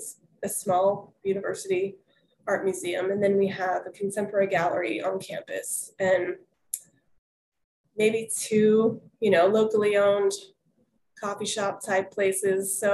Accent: Omaha, Nebraska, United States; moved away as an adult; also born or lived in Oregon; now in Morgantown, United States; I was born in Oregon, so I have a West Coast in me, but I mostly grew up in Omaha, Nebraska in the Midwest. Yeah, I moved out to Morgantown, West Virginia 7 or 8 years ago now.

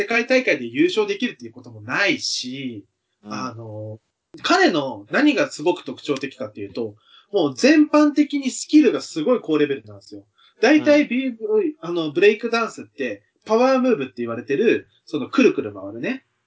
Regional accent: Kyushu, Japan; 僕は同じ九州出身として彼を推したいと思っているんですけど

